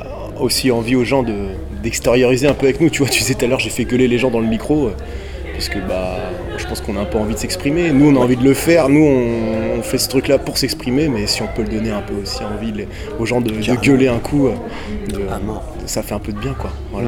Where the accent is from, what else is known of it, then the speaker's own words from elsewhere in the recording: Caen, Normandy, France; nous on vient de Caen et à Caen, tous les lieux comme ça, en fait, ils ferment.